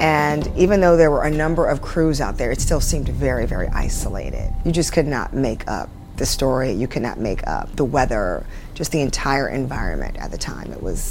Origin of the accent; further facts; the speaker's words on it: Texas, United States; I was new to Channel 7. I was from Texas. It was the most cold weather I've ever experienced in my life.